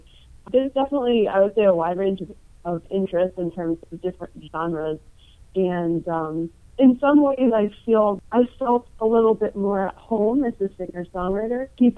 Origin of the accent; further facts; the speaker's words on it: Connecticut, United States; I'm originally from Eastern Connecticut.